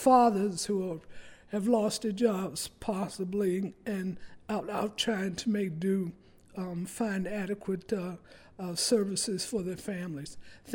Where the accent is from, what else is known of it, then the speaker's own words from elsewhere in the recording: Washington, District of Columbia, United States; born there; I was born in Washington, D.C.